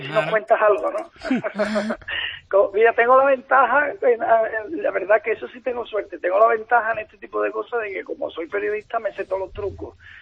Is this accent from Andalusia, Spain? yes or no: yes; Seville, Andalusia, Spain; Yo soy de la Macarena